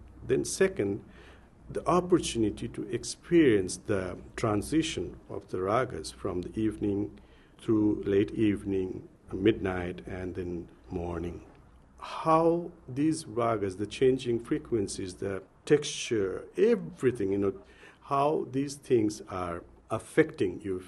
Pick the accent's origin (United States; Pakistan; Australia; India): India; What we have experienced growing up in India, staying up all night